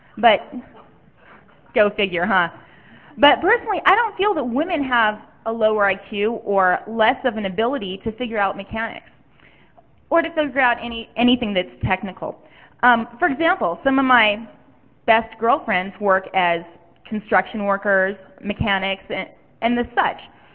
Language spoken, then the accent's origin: English; California, United States; I'm from California, and I was reading an article in this month's California Computing News